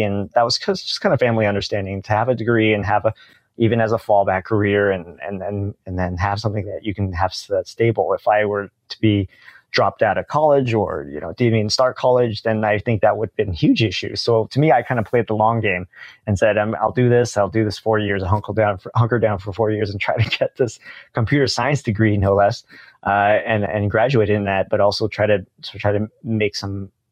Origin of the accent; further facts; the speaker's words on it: Olympia, Washington, United States; I grew up in Olympia, Washington, which is kind of like the capital city of Washington State